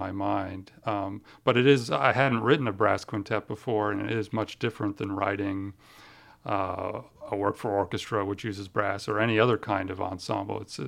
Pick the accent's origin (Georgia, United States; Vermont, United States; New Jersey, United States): Vermont, United States; now in Houston, United States; I'm in Houston. I've been at Rice University in Houston for 16 years now, although I grew up on the East Coast in Vermont.